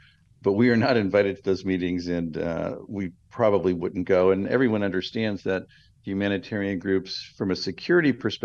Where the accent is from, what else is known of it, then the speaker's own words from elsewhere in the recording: United States; But we're still American, and we definitely, you know, check in and disclose what we're doing.